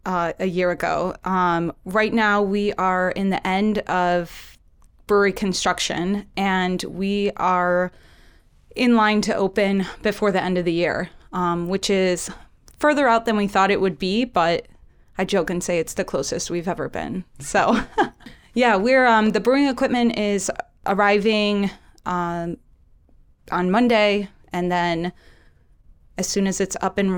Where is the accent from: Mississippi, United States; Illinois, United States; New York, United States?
Illinois, United States; Chicago; I'm originally from Chicago.